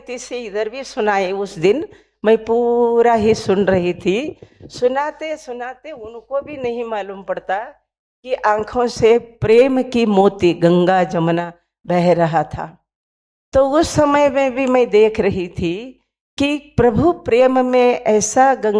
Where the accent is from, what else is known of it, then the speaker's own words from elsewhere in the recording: Karnataka, India; गुलबर्गा के हमारे गांव में आए